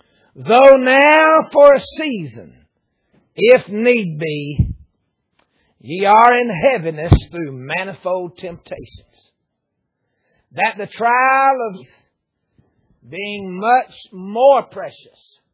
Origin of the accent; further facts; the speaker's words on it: Georgia, United States; But I'm from Georgia, people. They won't let me back home if I don't say something bad about a Yankee while I'm here.